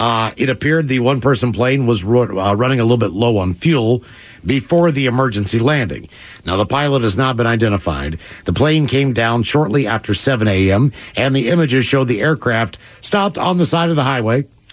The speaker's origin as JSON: {"language": "English", "region": "West Virginia", "country": "United States", "tie": "born or raised there", "said": "I thought this was normal behavior growing up in West Virginia."}